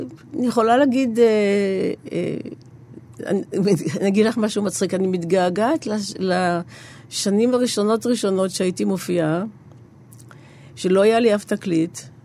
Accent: Kiryat Bialik, Haifa District, Israel; הרחוב שגדלנו בו בקריית ביאליק, שאת בטח לא מכירה אותו, סמטת כנען.

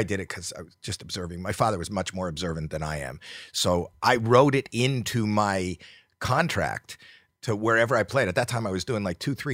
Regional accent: Toronto, Ontario, Canada; So the point was, they'd say, where are you from? And I'd always say Toronto.

